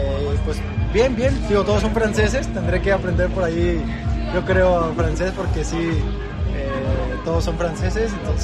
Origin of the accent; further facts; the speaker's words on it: Mexico; nosotros como mexicanos no sabíamos nunca si podíamos llegar a este nivel de elite